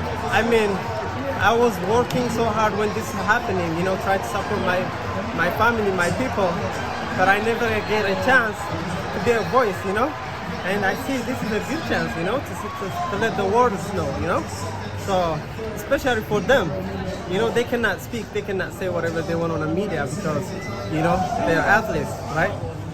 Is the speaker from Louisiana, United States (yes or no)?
no; Texas, United States; also born or lived in Oregon; You know, I came from Texas all the way here for the event, so.